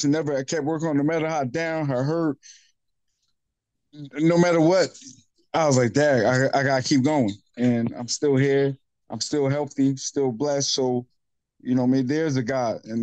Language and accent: English; New Jersey, United States; I'm not from Connecticut. I'm a New Jersey guy.